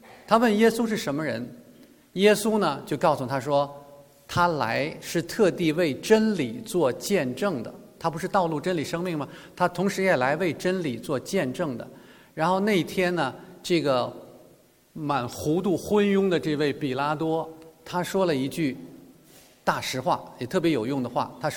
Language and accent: Chinese; Beijing, China; 你看我是北京人哈，我们北京人小时候，我小的时候，那时候没有电子玩具，也没有什么智能手机，这些东西都没有